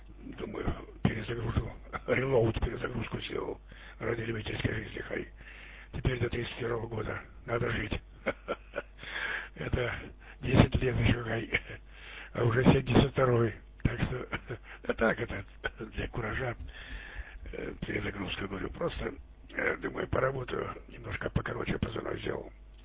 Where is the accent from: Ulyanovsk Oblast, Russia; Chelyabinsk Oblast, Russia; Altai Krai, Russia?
Chelyabinsk Oblast, Russia; А я сам с Урала. Далеко отсюда, гай. Вот, с Челябинской области там.